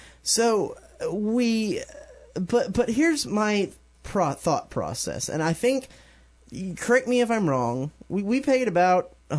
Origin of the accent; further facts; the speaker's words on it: Dallas, Texas, United States; And a guy from my hometown, so it's always good to talk to a former Dallasite.